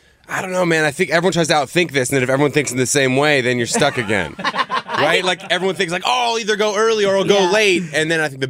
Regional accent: Whidbey Island, Washington, United States; It's like my hometown, Whidbey Island. There's a ferry boat. You have to take a ferry boat to get there.

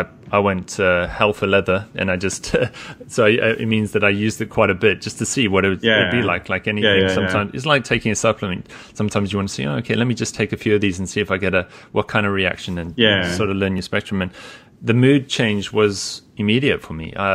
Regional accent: Johannesburg, Gauteng, South Africa; now in Europe; especially where I was from, Johannesburg

